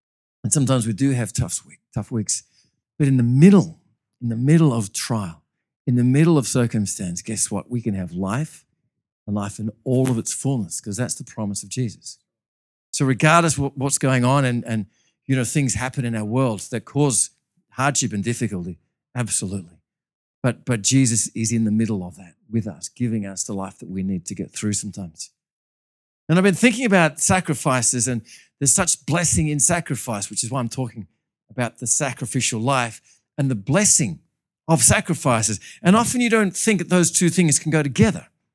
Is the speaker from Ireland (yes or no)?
no; Australia; I'm an Aussie, an optimistic Aussie.